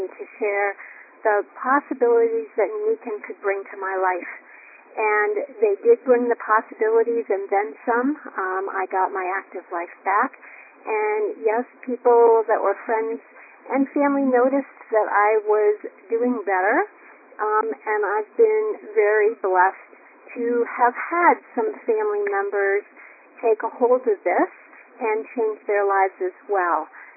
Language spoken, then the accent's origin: English; New Hampshire, United States; I'm from New Hampshire.